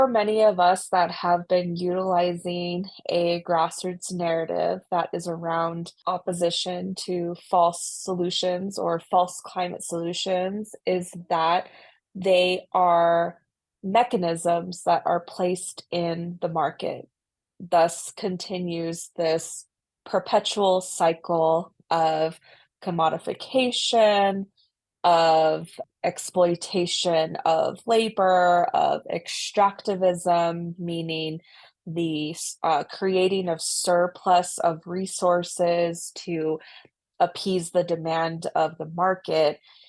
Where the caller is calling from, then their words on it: Sandia, New Mexico, United States; am from Sandia Pueblo and Yuchi. I'm the executive director for Pueblo Action Alliance, and I'm calling in from Sandia, New Mexico.